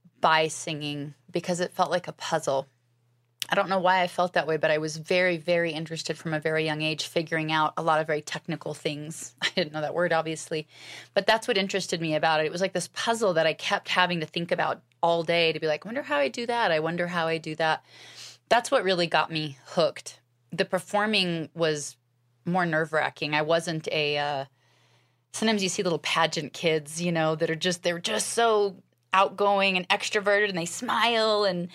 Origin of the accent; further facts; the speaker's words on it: Alaska, United States; I was raised in Alaska, and my family were pioneers. They helped settle the state.